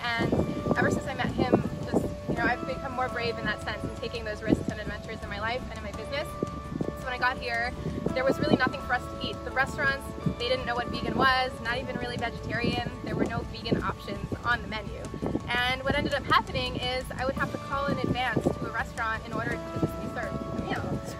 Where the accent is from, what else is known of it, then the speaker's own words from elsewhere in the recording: New York City, New York, United States; now in Aruba; And for me, when I first moved here, I'm originally from New York City. When I first moved here 3 years ago, it was nothing like this at all.